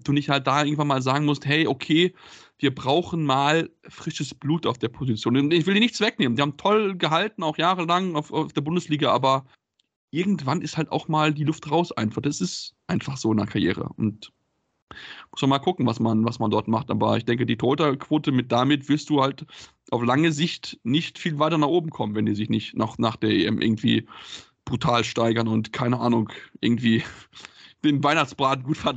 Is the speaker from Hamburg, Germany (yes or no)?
yes; Hamburg, Germany; Aber als Hamburger würde ich auf jeden Fall versuchen, mit den Hannoveranern mitzuhalten, denn Hamburg ist für mich die schönere Stadt